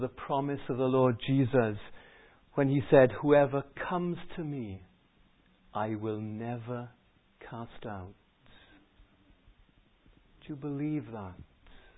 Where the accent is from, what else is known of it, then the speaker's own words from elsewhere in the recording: Pontypridd, Wales, United Kingdom; My hometown is Pontypridd. My mother still lives there in Pontypridd, and it's a bungalow up on the hillside.